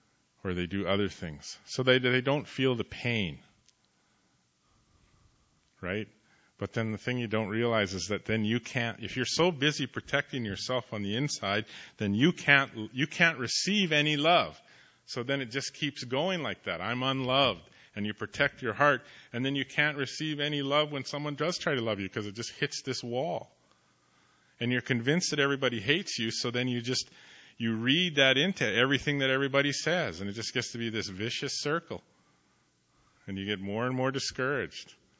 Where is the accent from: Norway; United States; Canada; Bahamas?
Canada; I grew up hating who God had made me. I hated being an Indian. I hated being First Nations.